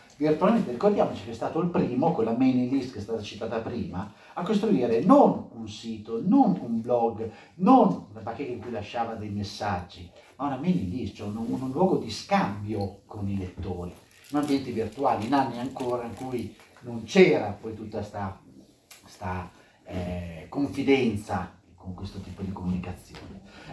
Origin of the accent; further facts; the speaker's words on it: Bologna, Emilia-Romagna, Italy; tra i tre sono io di Bologna.